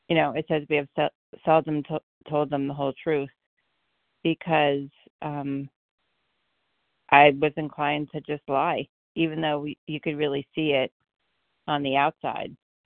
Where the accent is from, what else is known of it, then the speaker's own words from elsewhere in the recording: Poughkeepsie, New York, United States; I'm from Poughkeepsie, New York